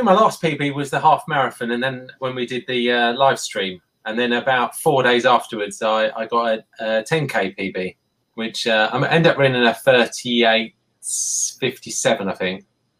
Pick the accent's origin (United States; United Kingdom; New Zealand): United Kingdom; St Albans, East of England; I grew up in St Albans and there was no pot welds around.